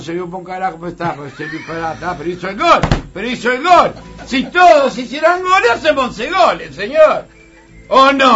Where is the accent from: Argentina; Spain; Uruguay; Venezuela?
Uruguay; Tenemos que seguir siendo uruguayo.